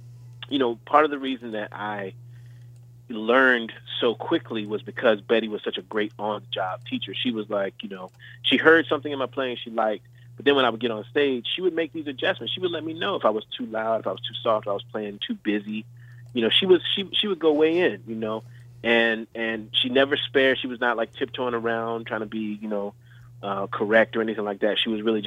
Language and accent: English; Virginia, United States; now in New York City, United States; shortly after I moved to New York City from Virginia.